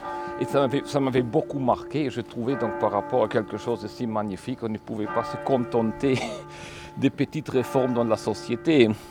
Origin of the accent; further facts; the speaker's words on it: Cologne, North Rhine-Westphalia, Germany; là où j'ai grandi, dans la Cologne, dans la deuxième moitié des années 70, les milieux étaient quand même plutôt vivants.